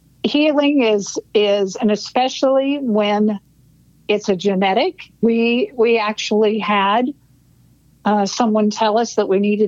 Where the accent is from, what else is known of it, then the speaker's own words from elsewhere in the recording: Columbus, Ohio, United States; now in Anderson, United States; So, of course, Randy was from Anderson, born and raised in Anderson, and I was Columbus, Ohio. So it's just about 3 hours apart.